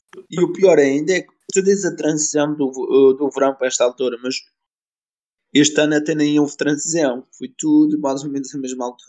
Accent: Madeira, Portugal; Eu, Portugal. Portugal de onde? Na Madeira.

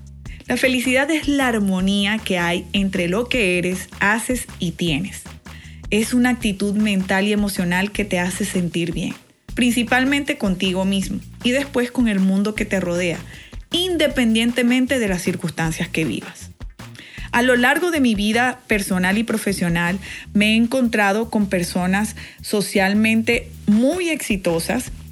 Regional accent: Colombia; Por más de una década ejercí mi profesión como odontóloga en una clínica muy prestigiosa en mi país

